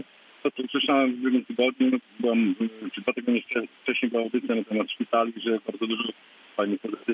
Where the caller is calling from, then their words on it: Lubusz Voivodeship, Poland; Ja jestem słuchaczem niezły z Wolubuskiego.